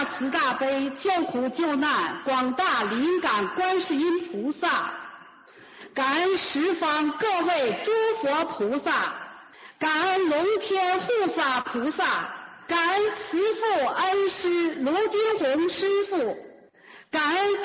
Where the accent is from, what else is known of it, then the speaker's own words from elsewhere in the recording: Beijing, China; 我是来自北京的